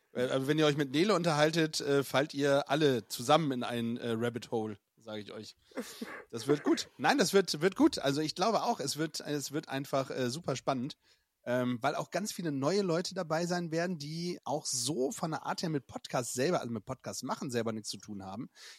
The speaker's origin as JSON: {"language": "German", "region": "Bremen", "country": "Germany", "said": "Die befindet sich gar nicht in meinem Wortschatz als Bremer."}